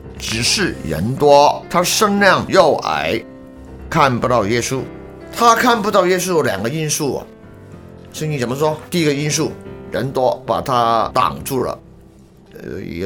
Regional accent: China; 从前我们中国人为日本人做事，我们称他为什么？汉奸是吧？

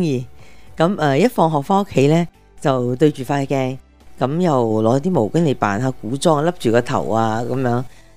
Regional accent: Malaysia; moved away as an adult; 其实我本身呢是、马来西亚人来的。

